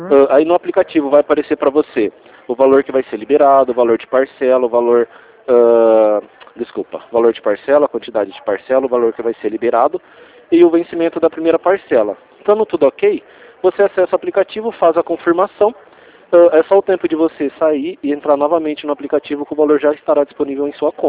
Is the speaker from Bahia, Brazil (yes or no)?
no; Rio Claro, São Paulo, Brazil; Eu sou de Rio Claro